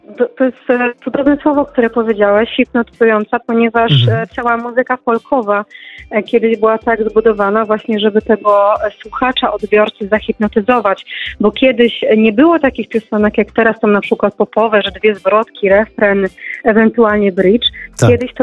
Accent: Nakło nad Notecią, Kuyavian-Pomeranian Voivodeship, Poland; Ja pochodzę właśnie z terenu właśnie Pałk, Kujaw, więc myślę, że bardzo, bardzo ciekawego. Generalnie zakład nad Notecią. Jestem nakielanką, że tak powiem, od urodzenia

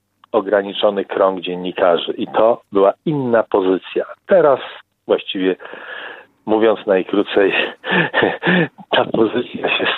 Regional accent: Warsaw, Masovian Voivodeship, Poland; now in Lublin, Poland; ponieważ ja pochodzę z Warszawy i można powiedzieć przyjechałem do Lublina i kończyłem tutaj studia

